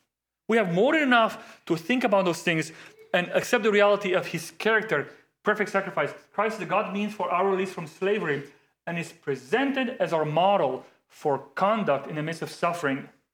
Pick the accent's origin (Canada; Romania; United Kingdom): Romania; I mean, I come from Romania, born in the 80s, under communism and so on.